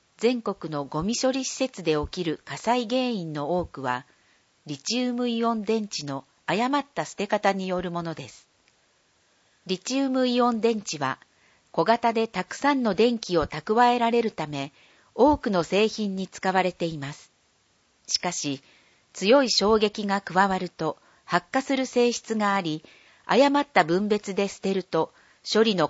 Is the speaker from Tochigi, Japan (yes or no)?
no; Hiroshima, Japan; 私は生まれも育ちも広島県内で、山や川、海に恵まれた広島が大好きです。